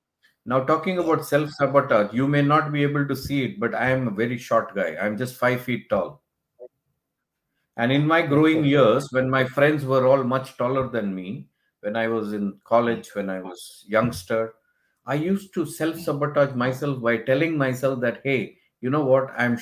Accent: India; now in Dubai, United Arab Emirates; I'm originally from India, but I've been in Dubai for the last 25 years. My kids were born here.

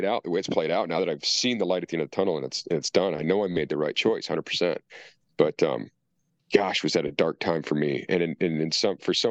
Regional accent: Traverse City, Michigan, United States; My entire career, I've been trying to get stationed at Air Station Traverse City in Michigan. It's my hometown.

